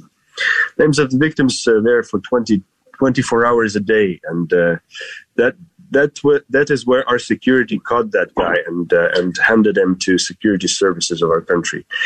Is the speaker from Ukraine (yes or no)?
yes; Hostomel, Kyiv Oblast, Ukraine; the first rockets hit my hometown, and my family woke up with the rockets shelling our small town near Kyiv, in the suburbs of Kyiv, Ostomel.